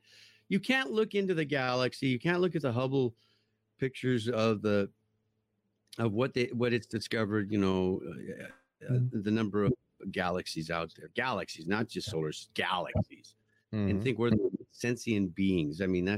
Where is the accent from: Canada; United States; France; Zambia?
Canada; I'm a Canadian and I have no doctor.